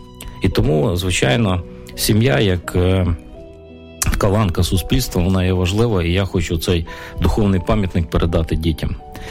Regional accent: Ternopil, Ternopil Oblast, Ukraine; Я народився в селі, але дуже швидко ми з батьками, я навіть не пам'ятаю, переїхали в Тернопіль, можна сказати, я корінний тернополянин.

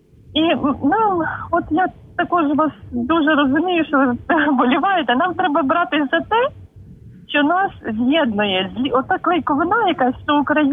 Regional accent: Poltava Oblast, Ukraine; born there; now in Kyiv, Ukraine; Я народилась на Полтавщині, але проживаю в Києві.

